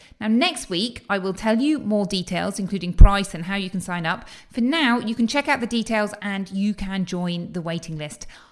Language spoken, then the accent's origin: English; United Kingdom; you may tell that I'm from the United Kingdom